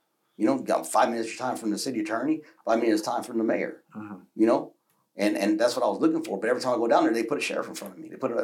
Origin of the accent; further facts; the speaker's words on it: United States; So as an American, I have proud pride for the people, men and women, who lay down their lives for Americans.